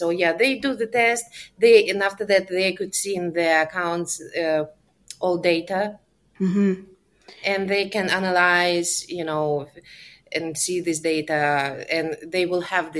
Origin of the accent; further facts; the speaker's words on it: Belarus; also born or lived in Ukraine; now in United States; Originally I'm from Belarus, like my husband as well. We lived in Ukraine too. And this is the country where I relocated from to United States.